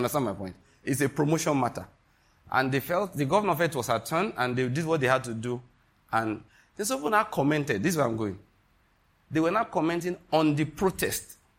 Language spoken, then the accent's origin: English; Western Nigeria, Nigeria; I'm from Western Nigeria, naturally speaking.